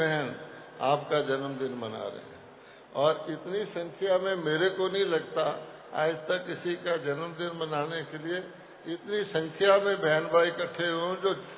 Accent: Delhi, India; मैं दिल्ली से आया हूँ

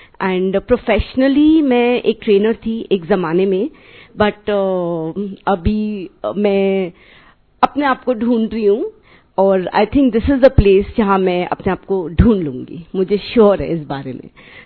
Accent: Punjab, India; now in Malaysia; मैं वैसे पंजाब की हूँ, यूपी में मेरे पेरेंट्स रहते हैं, पर मैं मलेशिया से आई हूँ.

